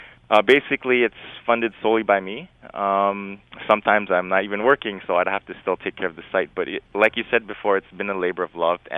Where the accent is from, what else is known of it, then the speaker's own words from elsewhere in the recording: Toronto, Ontario, Canada; And, you know, growing up in Jane and Finch, I had a pretty typical Canadian childhood.